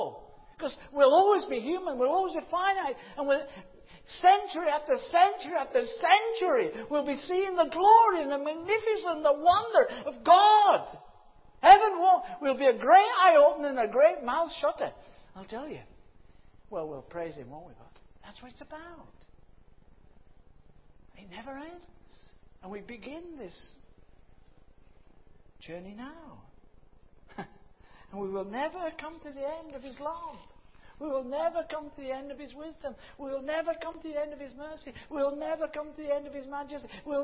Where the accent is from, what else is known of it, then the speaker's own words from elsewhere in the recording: Yorkshire and the Humber, United Kingdom; But you know, I'm from Yorkshire, never mind.